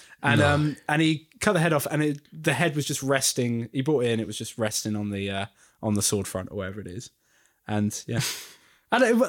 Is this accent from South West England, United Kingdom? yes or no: yes; South West England, United Kingdom; now in Cornwall, United Kingdom; people thought I was a townie when I moved here. And I came from Devon, right?